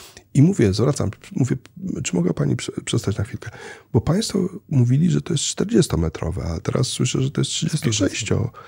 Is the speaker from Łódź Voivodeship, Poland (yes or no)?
yes; Łódź, Łódź Voivodeship, Poland; born there; Ja urodziłem się w Łodzi, miałem rodzinę